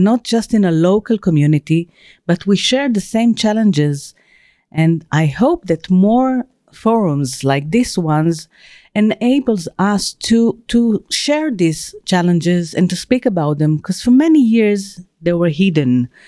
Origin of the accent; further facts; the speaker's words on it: Israel; I'm from Israel, one of the smallest countries, I think, in the world.